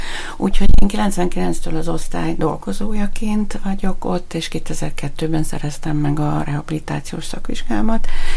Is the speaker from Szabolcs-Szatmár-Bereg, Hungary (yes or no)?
no; Borsod-Abaúj-Zemplén, Hungary; amikor ide kerültem a Miskolcra, hiszen én itt születtem, zempléni vagyok